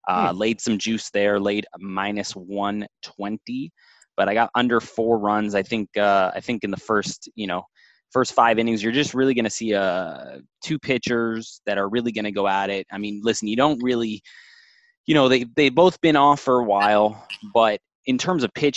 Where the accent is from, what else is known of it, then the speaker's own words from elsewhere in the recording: Los Angeles, California, United States; my hometown, Los Angeles Dodgers, they're going to start off 1-0 this season in a very, very big fashion.